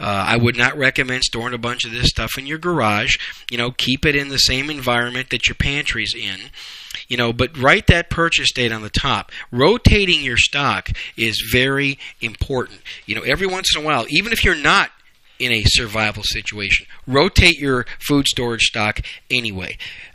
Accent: Wisconsin, United States; I'm from Wisconsin. Okay? I'm a Yankee cheesehead from Wisconsin. We used to have hot chocolate almost every single day on cold winter days.

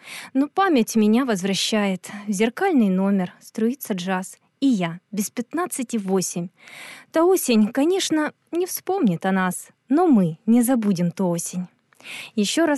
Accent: Luhansk, Luhansk Oblast, Ukraine; я из Луганска, и часть меня постоянно находится в этом городе.

